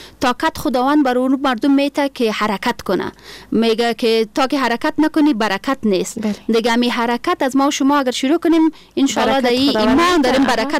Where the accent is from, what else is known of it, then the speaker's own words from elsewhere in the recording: Afghanistan; کل ما افغان هستیم، به این باید فخر کنیم.